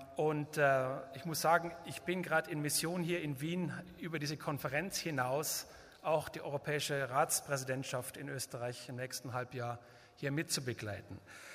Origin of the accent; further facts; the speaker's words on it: Bavaria, Germany; ich sage es ganz ehrlich, als Bayer